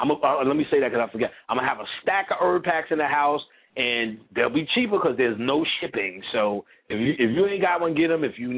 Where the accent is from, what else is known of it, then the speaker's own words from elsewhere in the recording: New Orleans, Louisiana, United States; New Orleans, yeah, I'm from New Orleans.